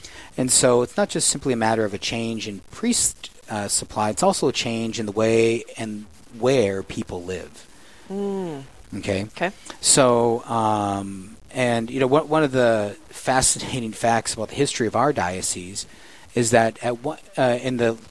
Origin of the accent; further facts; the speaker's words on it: Yankton, South Dakota, United States; where I'm thinking of in my hometown area, Yankton, South Dakota, and the surrounding areas to the west there